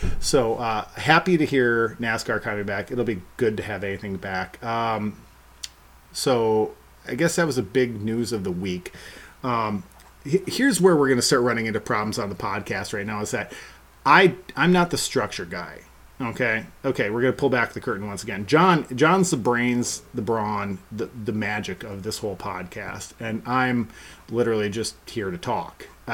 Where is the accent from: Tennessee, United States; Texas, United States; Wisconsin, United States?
Wisconsin, United States; maybe it's a little bit of a product that I'm from the Northwoods, Wisconsin, so I'm a little bit of a hillbilly redneck myself